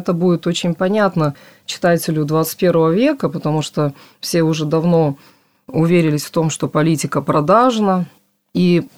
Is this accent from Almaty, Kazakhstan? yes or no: no; Karaganda, Karaganda Region, Kazakhstan; moved away as an adult; now in Moscow, Russia; Они связаны с моей малой родиной, потому что мои предки, как советские немцы, депортированы были в столицу российских немцев, Караганду.